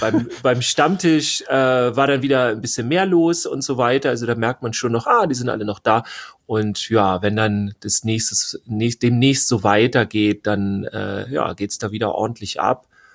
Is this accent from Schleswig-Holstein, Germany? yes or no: yes; Schleswig-Holstein, Germany; Also wir kommen ja aus Schleswig-Holstein, südlicher Bereich